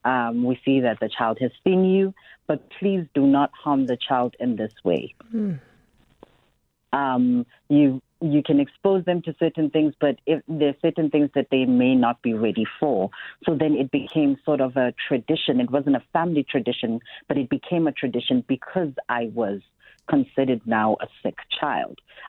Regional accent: Cape Town, Western Cape, South Africa; So I was raised in Cape Town in Kokoletu in a very matriarchal home. So I used to live with my mother, her sisters, and my grandmother. You know, the quintessential black family

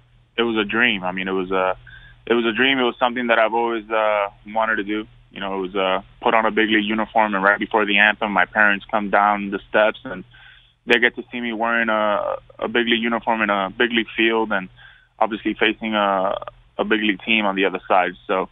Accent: Miami, Florida, United States; you know, I'm from Miami.

